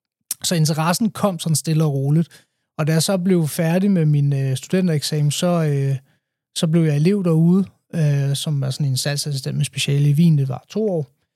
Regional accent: Slagelse, Zealand, Denmark; now in Fredensborg, Denmark; Men jeg bor i Fredensborg, har en datter, som jeg har været nu. Kommer fra Slagelse, så tilflytter til Nordsjælland.

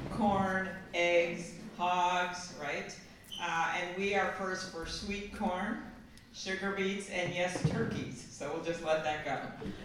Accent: Minnesota, United States; You all know I'm from Minnesota, and I can see Iowa from my porch.

